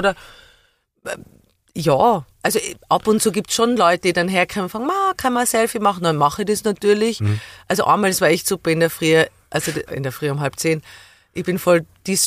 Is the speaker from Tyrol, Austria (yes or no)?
yes; Tyrol, Austria; Ich bin wahnsinnig gerne in Tirol. Ich liebe die Natur und unser Haus dort, wo ich aufgewachsen bin und wie es riecht.